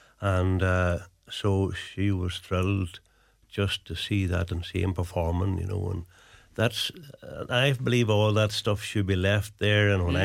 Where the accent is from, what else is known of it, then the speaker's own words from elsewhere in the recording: Ireland; I grew up in Meantinage in Ardra, and we had a schools team even before we left there.